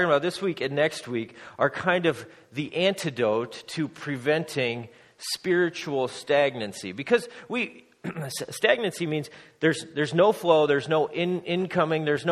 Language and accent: English; Nebraska, United States; But we come from Nebraska, and they're in a drought.